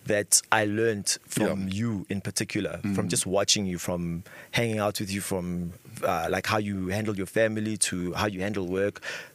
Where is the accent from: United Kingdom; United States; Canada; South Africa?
South Africa; I am South African. I'm from South Africa. Everything that I've done has been in and around South Africa.